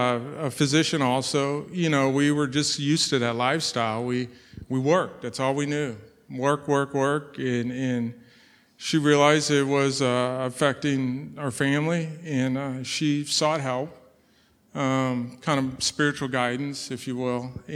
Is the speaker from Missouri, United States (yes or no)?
yes; St. Louis, Missouri, United States; I was born in St. Louis, born Roman Catholic. My parents were divorced at I was six, so I was essentially raised by my mother.